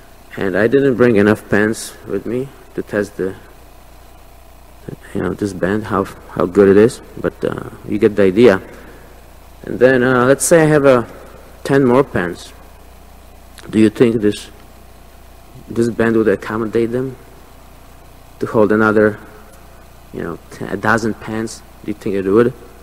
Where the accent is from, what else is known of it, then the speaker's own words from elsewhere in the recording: Poland; And I grew up in a different environment. I was raised in Poland